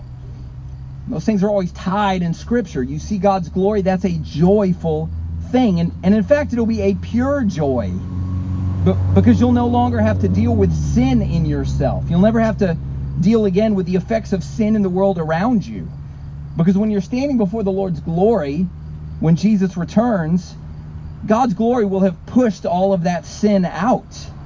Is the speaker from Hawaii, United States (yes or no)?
no; South Carolina, United States; I grew up in South Carolina.